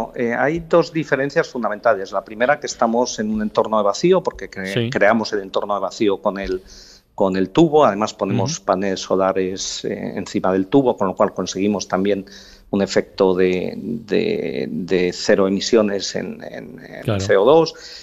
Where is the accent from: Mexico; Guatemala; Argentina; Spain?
Spain; para los que somos españoles y conocemos bien el AVE